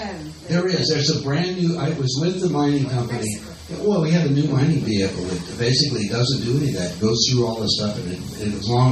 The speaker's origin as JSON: {"language": "English", "region": "Colorado", "country": "United States", "tie": "born or raised there", "said": "In the land area, it's about the same size as Colorado. You know, we're on my home state."}